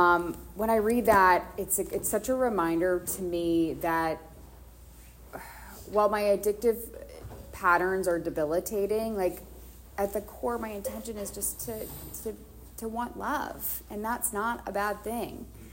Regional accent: Washington, District of Columbia, United States; now in Los Angeles, United States; I find that living in Los Angeles, and I've been here for 2 years, I come from Washington, D.C., which they call the Hollywood for ugly people.

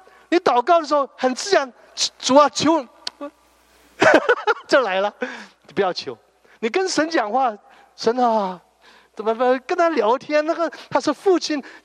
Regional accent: China; 我们中国人有一种迷信，你知道吗？说了就会有。

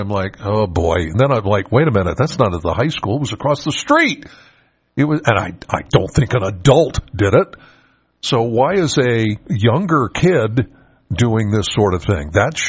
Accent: Penns Valley, Pennsylvania, United States; Now, Scott here, I'm from Penns Valley.

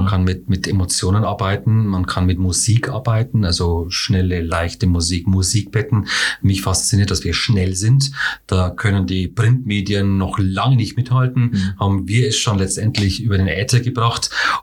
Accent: Erbendorf, Bavaria, Germany; da in meiner alten Heimat in Erbendorf den ein oder anderen Jugendabend auf die Beine zu stellen

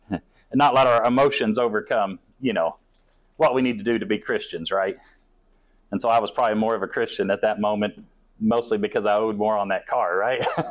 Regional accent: Cheyenne, Wyoming, United States; And growing up in Cheyenne, we were the only Pentecostals.

